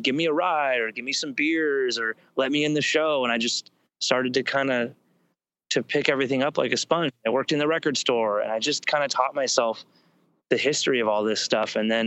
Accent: Santa Barbara, California, United States; I grew up around the Shiflets in Santa Barbara

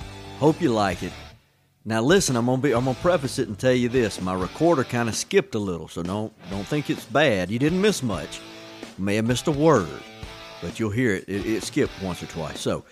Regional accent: Bayou de Loutre, Louisiana, United States; I was raised in Bayou de Loutre.

